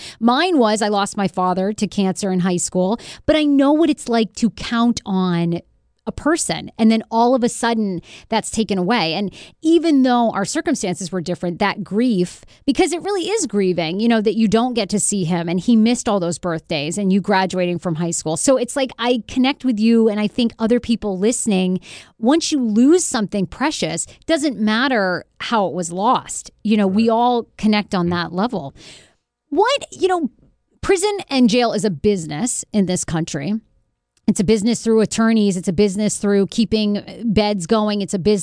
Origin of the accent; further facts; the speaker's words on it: Maine, United States; I was born in Maine, you know, grew up, it was all white people.